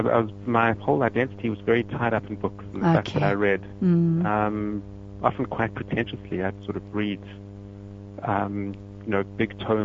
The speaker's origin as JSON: {"language": "English", "country": "South Africa", "said": "deciding to write was very, very much about being South African and writing about a very particular moment in South African history"}